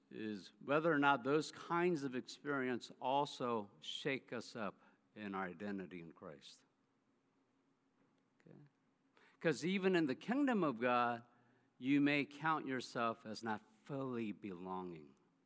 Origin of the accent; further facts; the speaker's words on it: Bethesda, Maryland, United States; I said, I'm from Bethesda, across the Potomac River.